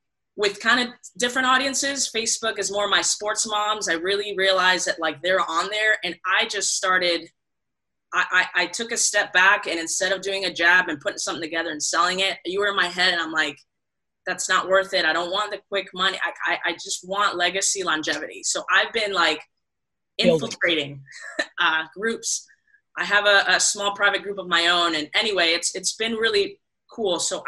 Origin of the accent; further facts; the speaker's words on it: Puerto Rico; now in Miami, United States; So I'm in Miami, Florida, born and raised in Puerto Rico.